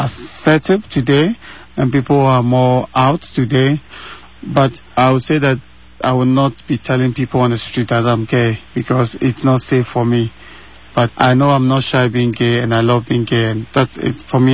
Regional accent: Accra, Greater Accra, Ghana; I am a homosexual man from my village in Accra. When I was born in Ghana

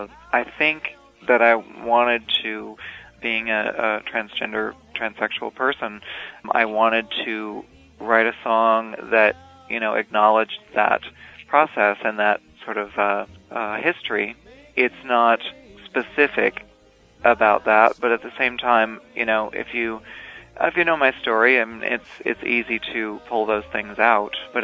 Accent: Illinois, United States; It's an autobiographical tune about my hometown in Illinois. Sort of gives a really good picture of growing up in a small town and how it feels to have come from there

